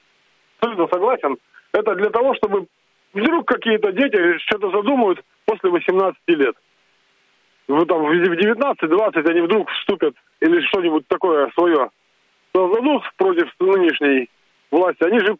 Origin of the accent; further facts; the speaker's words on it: Saint Petersburg, Russia; Я из Санкт-Петербурга